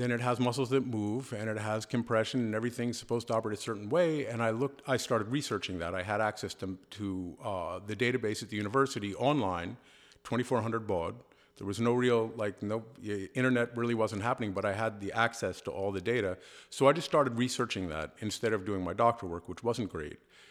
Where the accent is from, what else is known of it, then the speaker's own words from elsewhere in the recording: New York City, New York, United States; I grew up in New York City, but I went to college in Connecticut and did a lot of riding in Mount Snow.